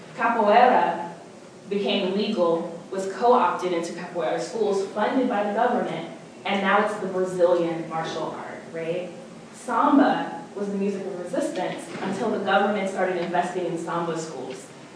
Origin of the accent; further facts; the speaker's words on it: the South, United States; I get there, and I'm a Southerner, I was like, oh, I know black-eyed peas and ham hocks when I see it, right?